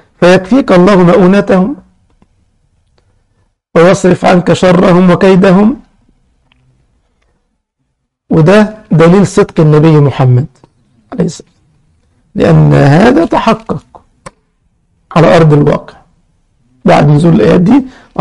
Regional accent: Egypt; يعني عندنا في مصر يقول لك أكل العيش يحب الخفية

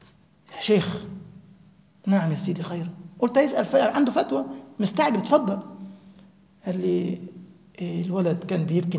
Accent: Egypt; يعني في واحد تابعني كده من بتوع الأوقاف عندنا في مصر

